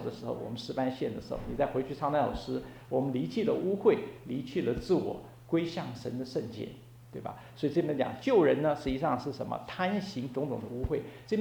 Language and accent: Chinese; China; 我们中国人常常讲人性本善人性本恶